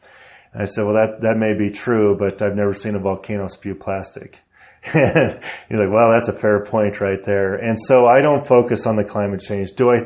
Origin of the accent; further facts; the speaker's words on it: Sheridan, Wyoming, United States; I grew up in Sheridan.